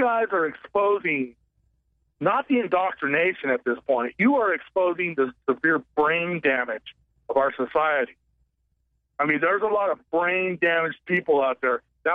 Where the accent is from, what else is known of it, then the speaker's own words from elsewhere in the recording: California, United States; Over the road, I am in Kansas, but I'm from Southern California.